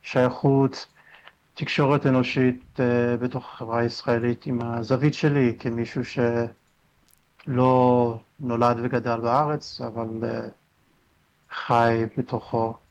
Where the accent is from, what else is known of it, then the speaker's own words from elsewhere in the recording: United States; moved away as an adult; now in Israel; נולדתי וגדלתי בארצות הברית. עליתי לארץ כשהייתי בן 22, לפני עשור.